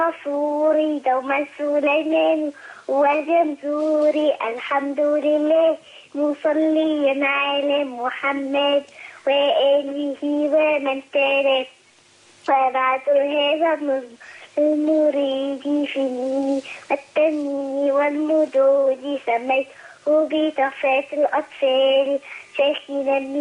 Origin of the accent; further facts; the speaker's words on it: Alexandria, Alexandria Governorate, Egypt; اسكندريه.